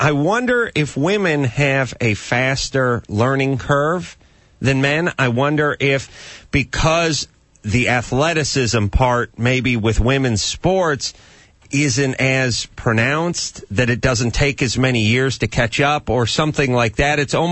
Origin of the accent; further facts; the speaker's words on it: United States; I was sitting on my stepdad's lap driving his GTO when I was 9. You know, this is what you do as an American. You grow up in this culture